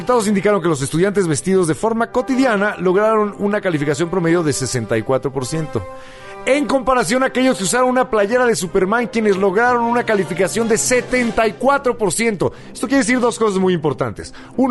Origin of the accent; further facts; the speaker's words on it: Mexico; soy mexicano